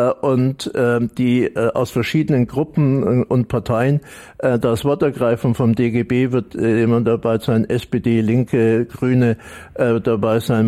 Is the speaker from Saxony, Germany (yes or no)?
no; Bavaria, Germany; Ich bin jetzt 65 Jahre alt. Und habe schon immer versucht, dagegen zu kämpfen. Man hört es wahrscheinlich auch, ich komme aus Franken.